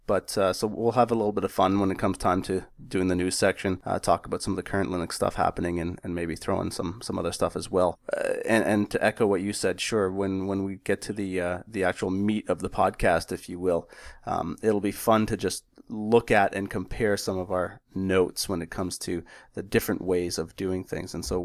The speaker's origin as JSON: {"language": "English", "country": "Canada", "said": "As a Canadian and a hockey player"}